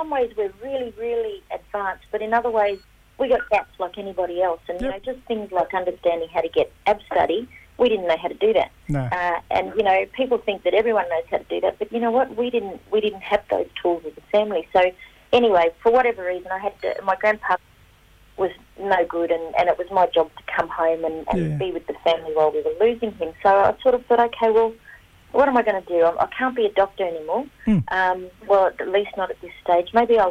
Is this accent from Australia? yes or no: yes; Alice Springs, Northern Territory, Australia; I grew up here in Alice Springs and around that nation of this country.